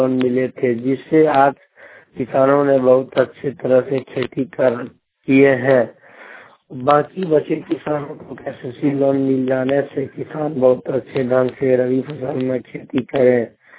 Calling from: Bagwari, Jharkhand, India; ग्राम दमुहान से पंचायत बगवारी खरवा प्रखंड मोहनपुर जिला देवघर से बोल रहा हूँ।

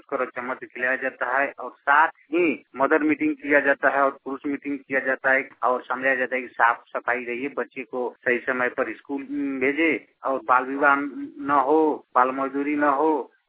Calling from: Motihari, Bihar, India; घर परशुरामपुर, थाना तुरगुलिया, जिला पूर्वी चंपारण, मोतिहारी। मैं आइडिया कलम मोतिहारी से बोल रहा हूँ।

